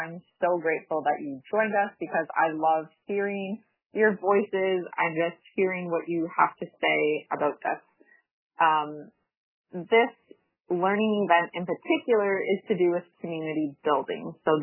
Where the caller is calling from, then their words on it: Yellowknife, Northwest Territories, Canada; I am calling in from Sambate in Yellowknife, from where I live.